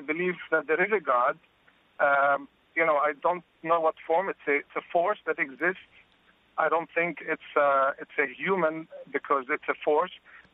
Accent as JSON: {"language": "English", "country": "Palestine", "lives_now": "United States", "said": "I'm actually originally from Palestine, but I'm raised Greek Orthodox."}